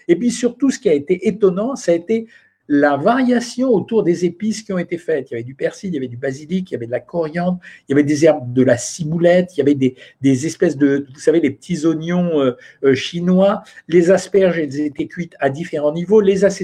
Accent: Paris, Île-de-France, France; Pourtant, je viens de Paris où la variété des restaurants, elle est extrêmement importante

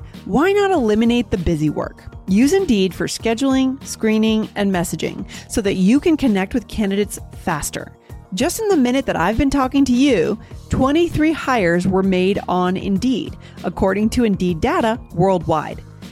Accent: South Korea; So I wonder if it's okay to join if I'm from Korea.

